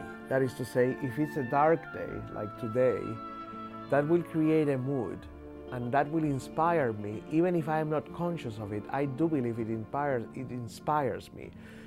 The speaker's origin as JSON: {"language": "English", "country": "Puerto Rico", "tie": "born or raised there", "lives_now": "United States", "said": "the brightness of the memories of when I was growing up in Puerto Rico, but also the sort of gray tones that I have come to know and understand while living here in this part of New York State."}